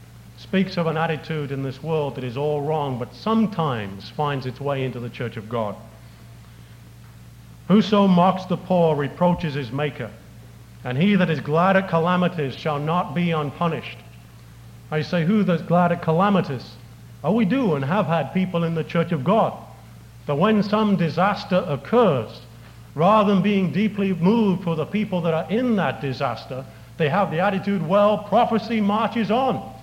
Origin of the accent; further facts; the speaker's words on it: England, United Kingdom; because I was brought up in England, struck a chord within me.